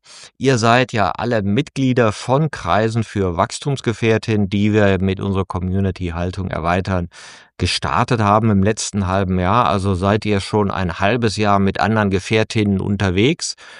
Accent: Aachen, North Rhine-Westphalia, Germany; Ich bin ja aus Aachen, ne? Also gehört, als Aachener weiß man nicht so genau, ob man jetzt schon zu Köln gehört oder wo man eigentlich so hingehört.

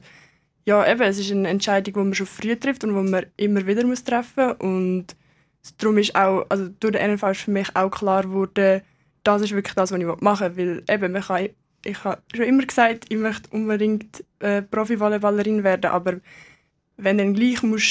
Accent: Biberstein, Aargau, Switzerland; Biberstein, das ist gerade neben Aarau.

